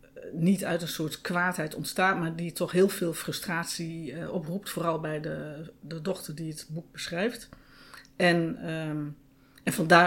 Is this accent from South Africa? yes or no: no; Neede, Gelderland, Netherlands; Ik ben opgegroeid in Neede.